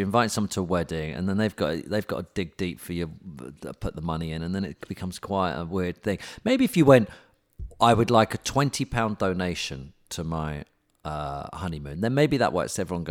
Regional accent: United Kingdom; Yeah, that's because we're British, though, isn't it?

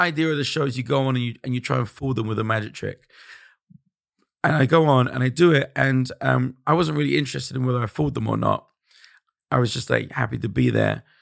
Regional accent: London, United Kingdom; I'm from London.

